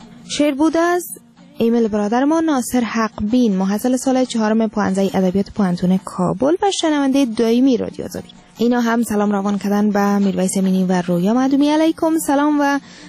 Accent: Afghanistan; ما افغان هستیم،

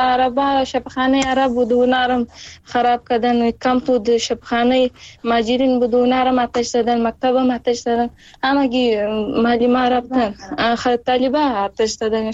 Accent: Afghanistan; Persian is a second language; ما از افغانستان هستیم، همین جا مجر شدیم

